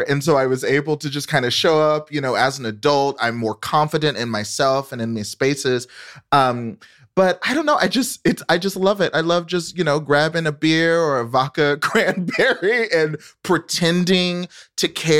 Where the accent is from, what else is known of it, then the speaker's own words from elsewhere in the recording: Texas, United States; because I grew up in North Texas where football, is just a really important part of culture.